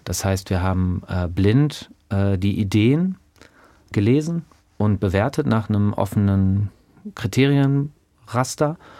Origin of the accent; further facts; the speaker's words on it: West Germany, Germany; Ja, so, aber ich komme aus Westdeutschland.